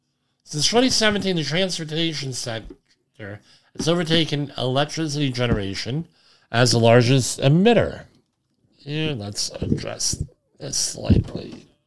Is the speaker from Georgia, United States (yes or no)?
no; Woodbridge, New Jersey, United States; If you're from my hometown of Woodbridge, New Jersey, from Superstorm Sandy, they condemned a lot of areas